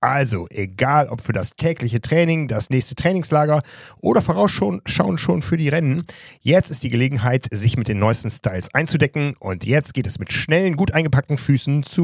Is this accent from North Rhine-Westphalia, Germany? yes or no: yes; North Rhine-Westphalia, Germany; ich war ja in meiner Heimat, wäre der Paderborner Osterlauf nicht weit gewesen